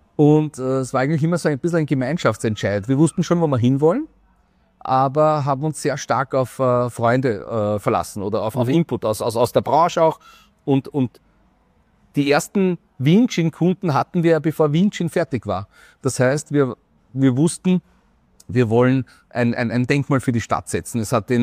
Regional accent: Vienna, Austria; ich bin auch aus Floridsdorf

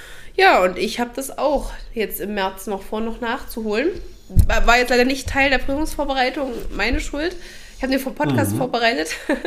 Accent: Gera, Thuringia, Germany; Ich komme ja aus dem ländlichen Bereich, also ich komme ja aus Thüringen, aus Gera, um genau zu sein.

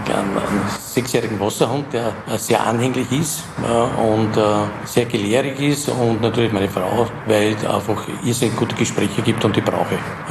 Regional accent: Lower Austria, Austria; ich bin im Waldviertel geboren und habe dort die Berührungen gehabt in der frühesten Jugend mit Mohn

